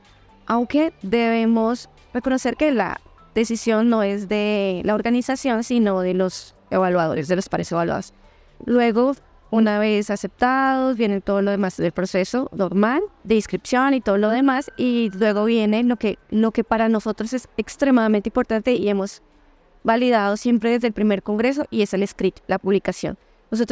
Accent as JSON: {"language": "Spanish", "country": "Colombia", "said": "igualmente que aquí en Colombia, pues porque yo soy colombiana."}